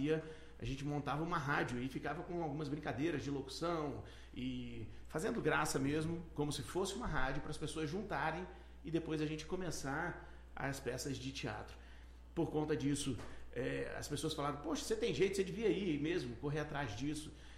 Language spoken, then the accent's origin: Portuguese; Nova Friburgo, Rio de Janeiro, Brazil; now in Vitória da Conquista, Brazil; Eu sou do interior do Rio de Janeiro, da cidade de Nova Friburgo. Vou fazer 20 anos agora morando em Vitória da Conquista.